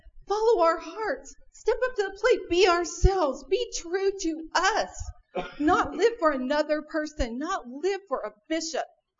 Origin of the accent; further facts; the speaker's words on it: Riverside, California, United States; I'm from Riverside, California, and it is an honor to be here today.